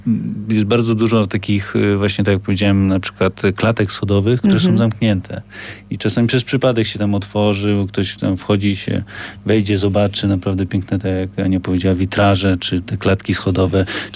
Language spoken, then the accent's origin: Polish; Kraków, Lesser Poland, Poland; jako ja Krakus